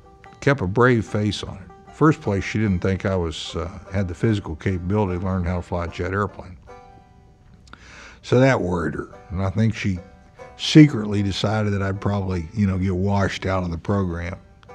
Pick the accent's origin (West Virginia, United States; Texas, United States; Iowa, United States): West Virginia, United States; Buckhannon; I grew up in Buckhannon, listening to my dad and his friends sit on the porch and talk about their experiences during World War II.